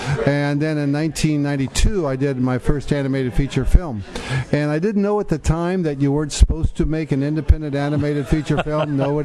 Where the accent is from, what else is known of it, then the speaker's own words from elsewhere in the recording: Oregon, United States; Yeah, I'm from Oregon originally